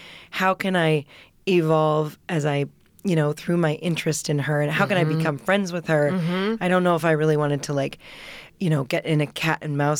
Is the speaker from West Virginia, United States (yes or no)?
no; Seattle, Washington, United States; I was an impressionable teen, and I grew up in Seattle.